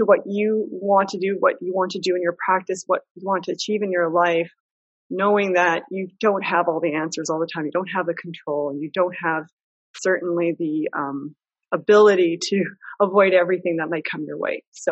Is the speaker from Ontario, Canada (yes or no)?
no; Winnipeg, Manitoba, Canada; I am a lawyer from Winnipeg, Manitoba.